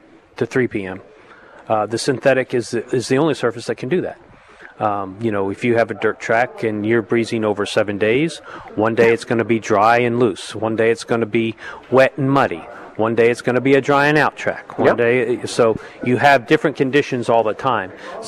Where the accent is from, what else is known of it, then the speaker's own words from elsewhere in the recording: Florida, United States; I grew up down here in Florida. So there was a lot of culture shock for me when I went to Cornell